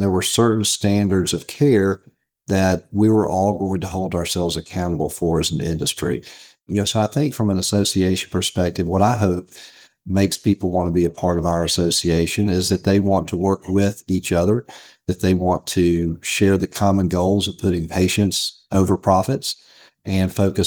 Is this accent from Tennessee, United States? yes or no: yes; Memphis, Tennessee, United States; You know, I grew up in Memphis, Tennessee. All my family is from Mississippi Delta. That's where my parents' roots were from, the Mississippi Delta.